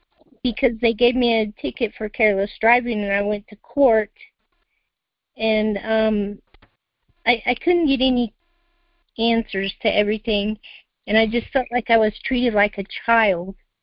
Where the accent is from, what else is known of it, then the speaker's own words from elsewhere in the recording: Colorado, United States; I'm from Colorado.